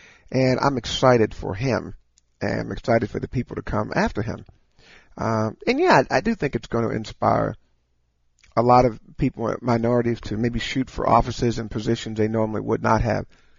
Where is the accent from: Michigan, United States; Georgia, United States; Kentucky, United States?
Kentucky, United States; just from my perspective, growing up in Kentucky, this is what I experienced, okay?